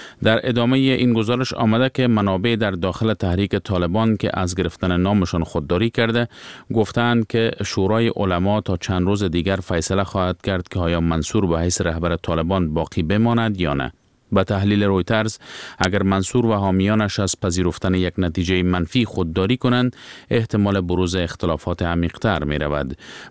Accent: Afghanistan; ما افغان هستیم در نزد مردم دنیا

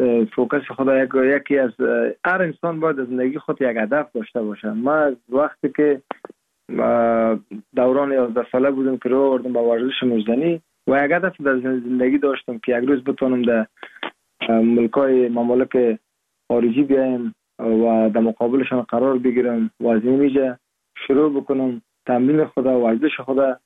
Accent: Parwan, Afghanistan; moved away as an adult; now in United States; در سال 1373 در استولی سیاگرد ولایت پروان متولد شدیم و دوره لیسه را از مکتب سید ناصری فارغ شدیم

